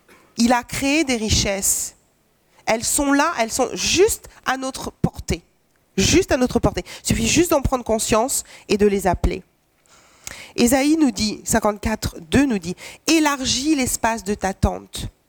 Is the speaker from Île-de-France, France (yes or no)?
no; Pays de la Loire, France; Voilà, moi je viens d'une petite famille du Maine-et-Loire.